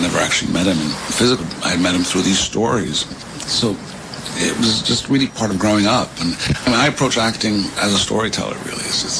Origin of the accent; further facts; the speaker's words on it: Ireland; growing up in Ireland, where, you know, weaving a yarn, telling a tall tale was part of life